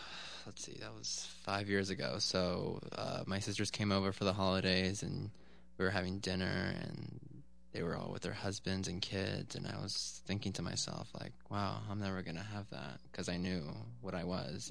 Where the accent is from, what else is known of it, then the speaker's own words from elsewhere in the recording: Santa Rosa, California, United States; Oh, well, I grew up in Santa Rosa. I was born here. I lived here all my life.